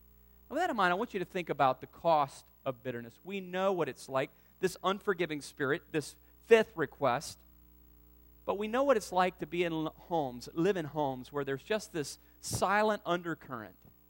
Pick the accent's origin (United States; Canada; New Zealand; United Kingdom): United States; the South; Now I've told you I'm from the South, and other people from the North know about him too, but down South we love little Jeff Foxworthy.